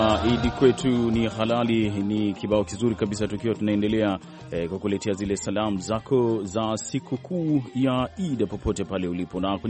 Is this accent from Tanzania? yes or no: yes; Dar es Salaam, Tanzania; nimekulia Magomeni mimi Dar es Salaam pale, nikasoma shule ya msingi Mzimuni.